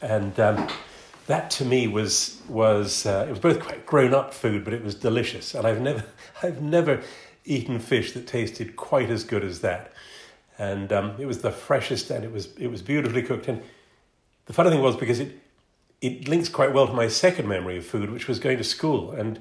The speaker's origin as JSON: {"language": "English", "country": "Ireland", "tie": "born or raised there", "said": "Although I was born and brought up in Ireland, my mother was from Stornoway in the Outer Hebrides."}